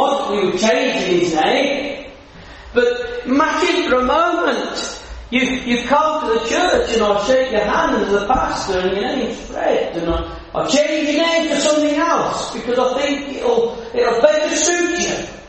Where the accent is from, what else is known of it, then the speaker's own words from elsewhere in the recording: Coventry, West Midlands, United Kingdom; born there; all that matters is not that I was born in Coventry, that I am British.